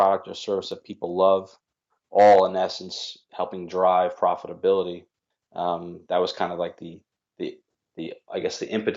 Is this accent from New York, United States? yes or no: yes; New York, United States; I grew up in New York area, went to school for finance and for banking.